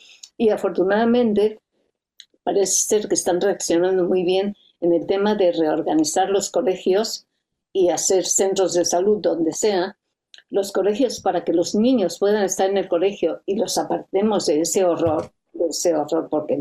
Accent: Mexico; yo soy mexicana de nacimiento y ahí todos los niños sabemos

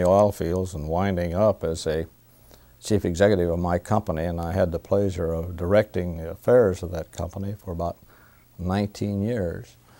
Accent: Missouri, United States; also born or lived in Kansas; Yes, I was born in Kansas and grew up in western Missouri.

